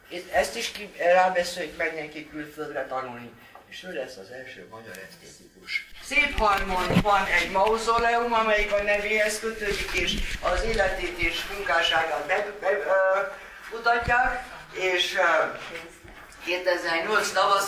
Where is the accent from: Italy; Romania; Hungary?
Romania; Érsemjén, Bihor; Itt Érseményben születtem, hát az életemből valami 7 évet töltöttem távol, aztán visszatértem ide diplomás tanárként